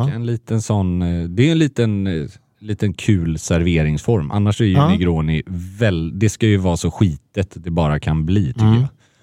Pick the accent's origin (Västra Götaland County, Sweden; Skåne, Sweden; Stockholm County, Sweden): Västra Götaland County, Sweden; Gothenburg; där skäms jag lite att jag som gammal göteborgare inte har haft koll på det här